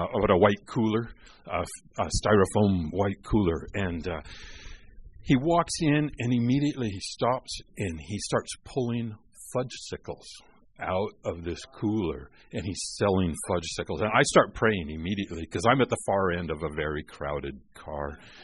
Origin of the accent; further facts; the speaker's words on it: Alaska, United States; I got saved. I'm from Alaska. I got saved and as a young age